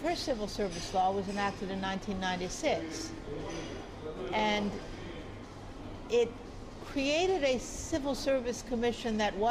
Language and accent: English; New York City, New York, United States; moved away as an adult; now in Albania; I am a lawyer. I'm from New York City. And I came to Albania to live in 1996 as a Fulbright Fellow teaching commercial law.